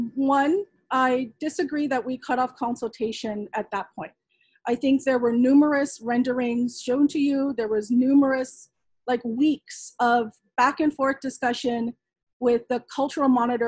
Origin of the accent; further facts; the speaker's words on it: Hawaii, United States; And personally, as a Hawaiian, I don't believe somebody should have to be formally recognized as a descendant to be consulted or engage on a project.